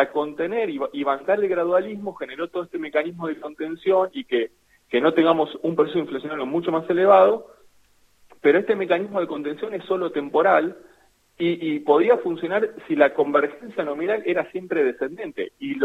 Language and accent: Spanish; Argentina; nosotros mismos como argentinos y como ahorristas